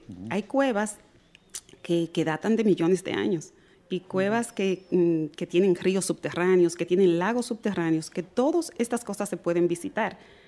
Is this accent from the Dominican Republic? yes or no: yes; Dominican Republic; algo que para mí como dominicana también fue una experiencia